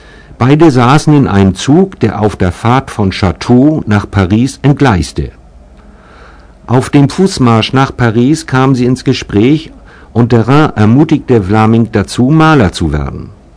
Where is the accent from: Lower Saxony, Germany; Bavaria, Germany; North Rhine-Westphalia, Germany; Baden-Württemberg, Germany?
Lower Saxony, Germany; Worpswede; Und zwar komme ich aus Worpswede und hinter dem Bahnhof